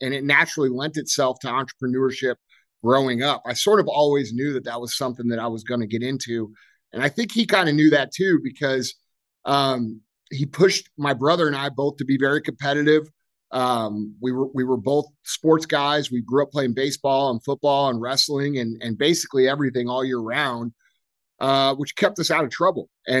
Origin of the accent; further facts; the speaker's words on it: Missouri, United States; I grew up here right outside St. Louis, Missouri. My business is located here. I grew up on a little gravel road called Mooney Lane.